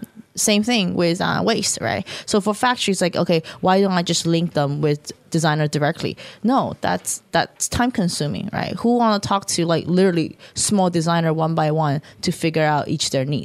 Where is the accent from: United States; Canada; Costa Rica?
United States; because like I am like Chinese born and raised in the States, so I do have both sides, right?